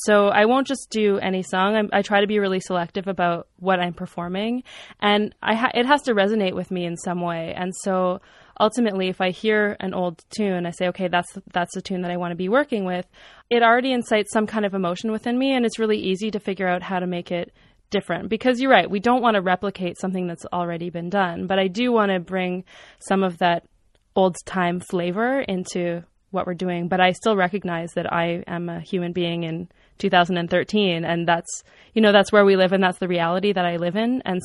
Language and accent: English; Montreal, Quebec, Canada; being from Montreal, I really felt like, and also being a Canadian